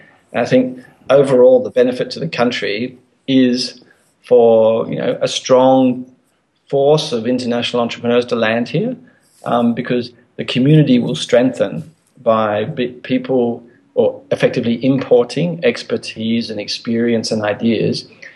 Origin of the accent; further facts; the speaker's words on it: Australia; No, I'm Australian, so we dropped out about last night, didn't we?